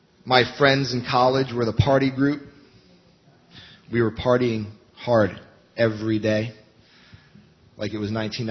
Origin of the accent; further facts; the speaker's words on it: Greenwich, Connecticut, United States; I was born and raised here in Greenwich, Connecticut, to two great parents, Debbie and Charlie, and grew up in the church